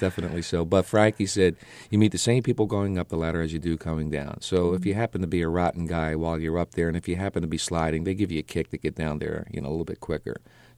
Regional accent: Philadelphia, Pennsylvania, United States; being born and raised in South Philadelphia and of Italian heritage, you know, I live with my mom, my dad, and my mom's grandparents, who, of course, came over from the old country.

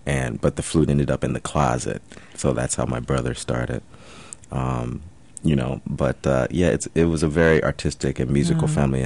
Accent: Chicago, Illinois, United States; Yeah, I grew up in Chicago, but kind of listening to Stanford's story, it's like, wait a second, that sounds like my story.

